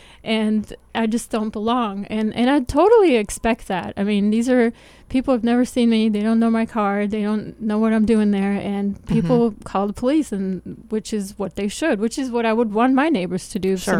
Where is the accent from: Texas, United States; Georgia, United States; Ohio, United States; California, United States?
Georgia, United States; She was from Arizona. I'm here from Georgia.